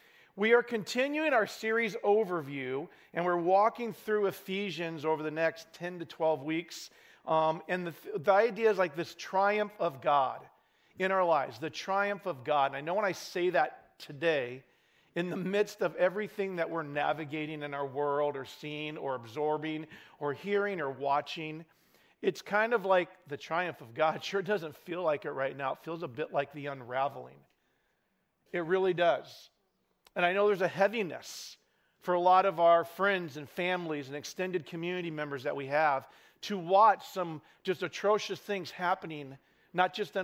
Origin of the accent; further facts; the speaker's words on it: Idaho, United States; also born or lived in Montana; it reminds me of growing up in Idaho and living in Montana.